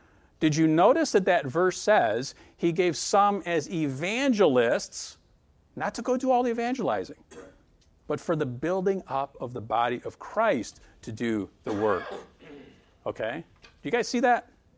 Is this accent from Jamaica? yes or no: no; Michigan, United States; And these guys are all from Boston. Most of them are from Boston. And I'm from Michigan.